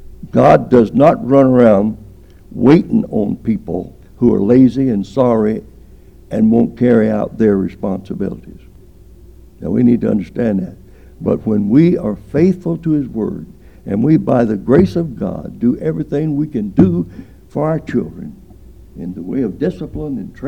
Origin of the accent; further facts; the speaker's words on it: Baghdad, United States; Well, we had a man down here in Baghdad, and I'm not talking about Iraq, where I grew up down there in Baghdad.